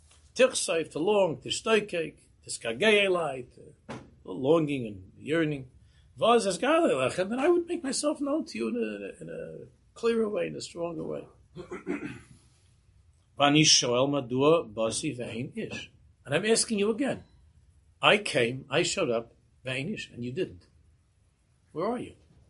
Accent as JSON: {"language": "English", "town": "Queens", "region": "New York", "country": "United States", "tie": "born or raised there", "said": "I grew up in Queens. We had there in G&I on Main Street."}